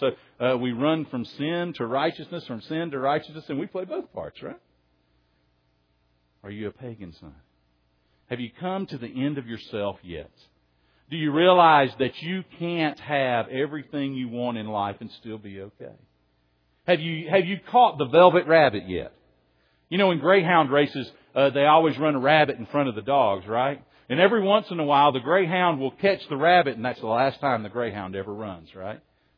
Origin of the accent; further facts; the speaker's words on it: Tennessee, United States; now in Texas, United States; And, you know, being in Texas, growing up in Tennessee, I've got the easy excuse, so I opted out.